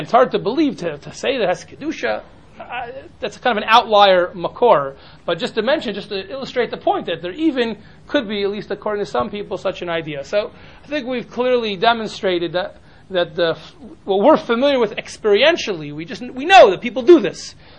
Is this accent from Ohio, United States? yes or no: yes; Ohio, United States; She's from New York and I'm from Ohio, but we met in Russia.